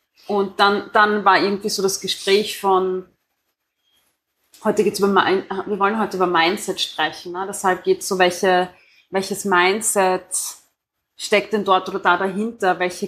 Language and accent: German; Austria; Wir sind Österreicher.